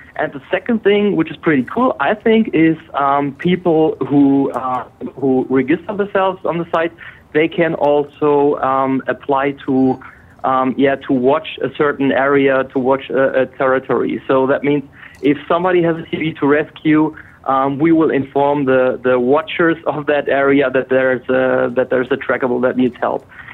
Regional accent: Hamburg, Germany; I'm from Germany. You can probably hear that. I'm from Hamburg, North Germany, and however, currently I'm on a business trip in New York City. So I'm calling from a hotel room in New York City.

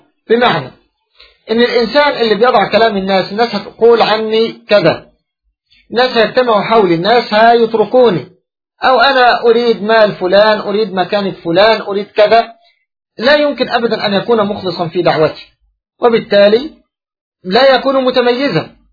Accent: Egypt; والاتجاهات عندنا في مصر، فده اللي بيعمق مسألة الخلاف والتشرذم الذي نحن عليه في مصر هنا.

